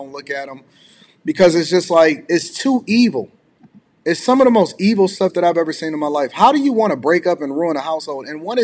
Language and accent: English; Detroit, Michigan, United States; because I'm from Detroit, it's different.